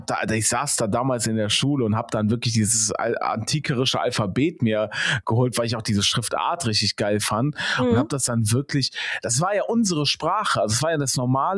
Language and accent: German; Germany; ich sage denen ja auf Arabisch, dass ich aus Deutschland komme. Das heißt, man erkennt ja, dass ich Arabisch spreche.